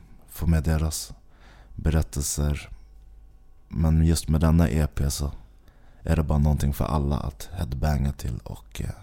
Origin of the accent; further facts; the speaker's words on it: Stockholm, Stockholm County, Sweden; Jag är från Bromsten i Spånga, samma som